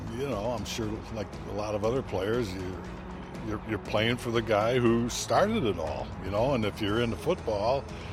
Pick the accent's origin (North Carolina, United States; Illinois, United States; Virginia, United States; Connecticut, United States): Illinois, United States; Chicago; born there; I was born in Chicago, born to be a Bear, born to play for Papa Bear.